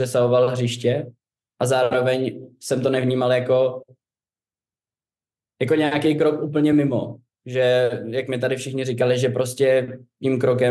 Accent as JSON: {"language": "Czech", "region": "Prague", "country": "Czechia", "tie": "born or raised there", "said": "já fakt zbožňuju Prahu a jsem prostě Pražák od narození"}